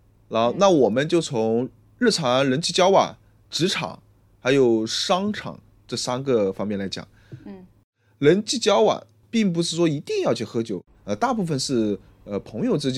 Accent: China; 这个也是我们中国人一个鄙视链吧

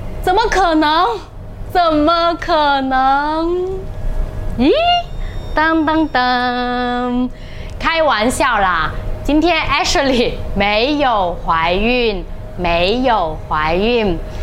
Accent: China; 那其实很多朋友都知道我们中国人非常非常的迷信，是吧？

